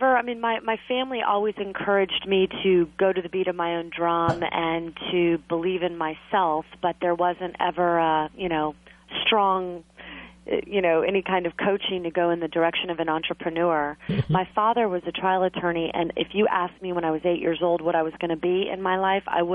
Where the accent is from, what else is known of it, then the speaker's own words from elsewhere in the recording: Clearwater Beach, Florida, United States; I grew up on Clearwater Beach, Florida, near Tampa on the West Coast. And, so I'm a beach girl at heart.